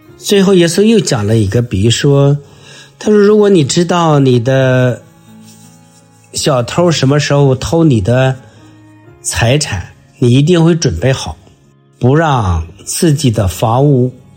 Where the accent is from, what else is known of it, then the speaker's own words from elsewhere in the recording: China; 就像我们中国人讲的故事说，狼来了，狼来了啊